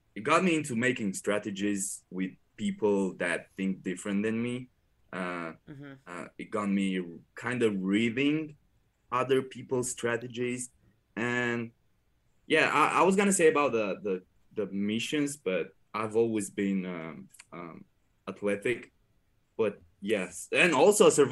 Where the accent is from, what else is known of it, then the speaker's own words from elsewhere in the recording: Romania; but I'm coming from Romania, from a poor village, and I grew up really happy.